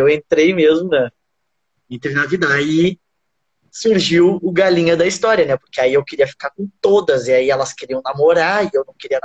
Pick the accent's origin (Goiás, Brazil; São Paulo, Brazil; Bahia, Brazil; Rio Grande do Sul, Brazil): Rio Grande do Sul, Brazil; Bagé; Eu sou de Bagé, né? No Rio Grande do Sul.